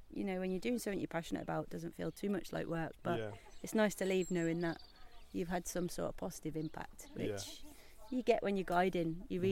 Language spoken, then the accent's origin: English; Knoydart, Scotland, United Kingdom; And I did grow up in the area, so I grew up on Knoydart.